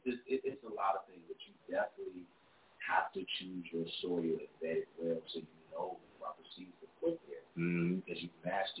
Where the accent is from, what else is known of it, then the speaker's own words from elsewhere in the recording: Gary, Indiana, United States; I was raised in Gary, Indiana, grew up in Gary, graduated out here.